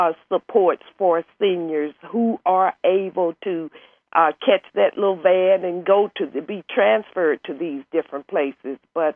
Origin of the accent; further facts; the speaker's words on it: Arkansas, United States; now in Washington, United States; I'm originally from Arkansas, but I've been here since about 92